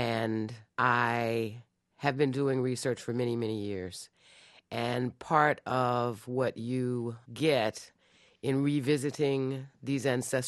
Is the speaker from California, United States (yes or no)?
no; Chicago, Illinois, United States; I grew up in Chicago, so I didn't really experience things that were happening directly to me.